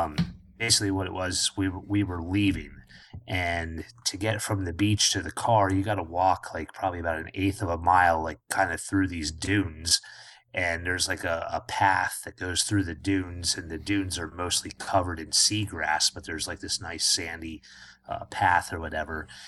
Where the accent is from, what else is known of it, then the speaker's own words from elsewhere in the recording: Pennsylvania, United States; also born or lived in Arizona; Like, as a kid growing up in Pennsylvania, like, obviously I was aware that it was lighter out later